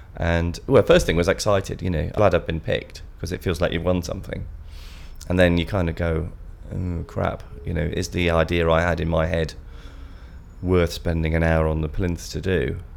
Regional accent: Manchester, North West England, United Kingdom; I was born on the 7th of May 1958 and I'm from Manchester.

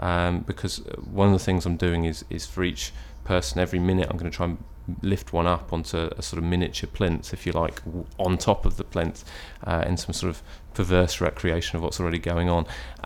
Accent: East of England, United Kingdom; now in Ripon, United Kingdom; I grew up in Essex, but my dad's a Yorkshireman, so I spent a big chunk of my childhood being told that I needed to get back up north

